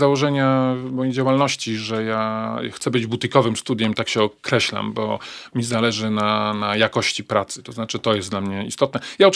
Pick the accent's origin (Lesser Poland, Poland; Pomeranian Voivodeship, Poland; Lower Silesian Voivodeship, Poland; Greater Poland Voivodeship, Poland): Greater Poland Voivodeship, Poland; Poznań; Ja jestem Poznaniakiem.